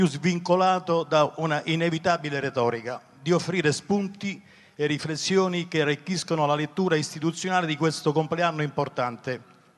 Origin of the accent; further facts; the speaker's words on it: Sabaudia, Lazio, Italy; Esattamente 10 anni fa festeggiavo l'80° compleanno della città di Sabaudia, mia città natale.